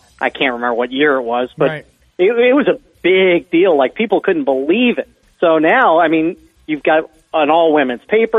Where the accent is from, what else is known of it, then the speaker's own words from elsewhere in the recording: West Palm Beach, Florida, United States; You know, when I was a kid, I grew up in West Palm Beach, so we actually had the Braves spring training right in my backyard